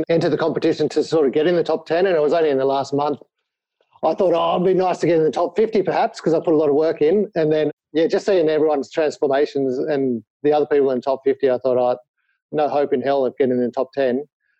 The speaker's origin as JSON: {"language": "English", "town": "Sydney", "region": "New South Wales", "country": "Australia", "tie": "born or raised there", "also_born_or_lived": "Japan", "said": "I was born and raised in Sydney. Spent 7 or 8 years over in Japan when I was first married. So now I'm sort of late 40s."}